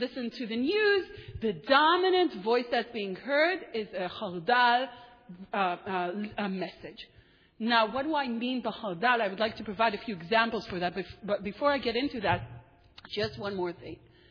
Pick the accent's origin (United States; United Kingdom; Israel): Israel; When I was growing up in Israel, right, and I grew up in a house that's modern Orthodox